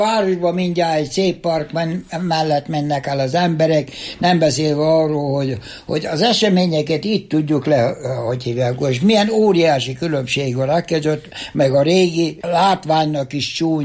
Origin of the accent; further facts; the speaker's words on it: Hungary; born there; also born or lived in Australia; nektek őszintén, hogy én elsősorban magyarnak érzem magam, meg mindig az is voltam Ausztráliában. Itt születtem, és nem vélete, hogy én hazajöttem.